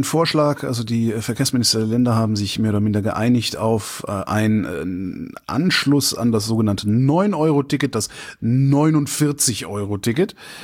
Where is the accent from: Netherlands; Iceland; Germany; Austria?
Germany; North Rhine-Westphalia; born or raised there